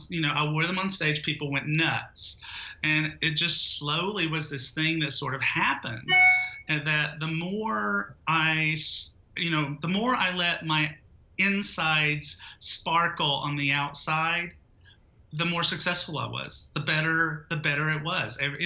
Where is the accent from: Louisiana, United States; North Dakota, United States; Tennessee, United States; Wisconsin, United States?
Tennessee, United States; Knoxville; growing up in Knoxville, Tennessee, you know, there were not a lot of spiritual teachers just hanging around